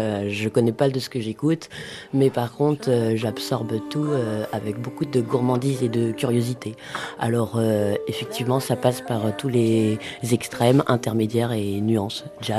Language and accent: French; Brun-sur-Othion, France; J'ai toujours vécu qu'ici. Je suis née à Brun-sur-Othion.